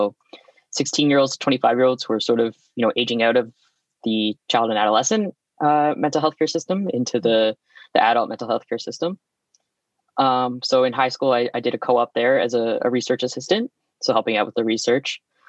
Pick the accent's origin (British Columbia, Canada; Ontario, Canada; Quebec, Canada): Ontario, Canada; London; I grew up in London.